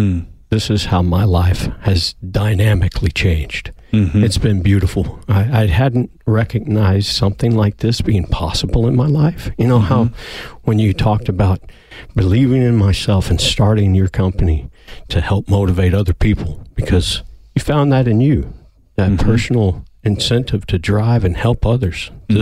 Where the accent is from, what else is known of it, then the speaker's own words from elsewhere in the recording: Midwest, United States; now in Tucson, United States; I'm not from Tucson or Arizona. I find that as an honor and a privilege to be offered that. Because growing up in the middle of the country, in the heartland, knowing where we are now, I just want to see more love.